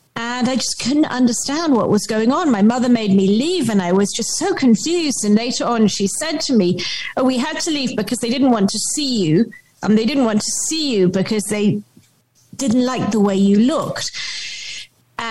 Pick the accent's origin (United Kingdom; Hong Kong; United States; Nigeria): Hong Kong; So my father's Chinese and my mother's British, and I grew up in Hong Kong.